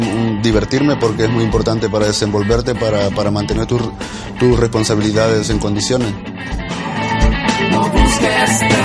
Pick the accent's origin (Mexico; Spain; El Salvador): El Salvador; soy salvadoreño. Uh-huh. Soy de un país que está en su desarrollo